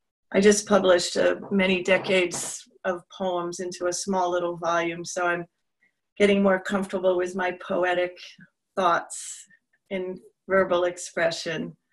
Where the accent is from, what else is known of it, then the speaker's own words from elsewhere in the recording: New York, United States; she knows that I'm a New Yorker and I have a bit of an introversion nature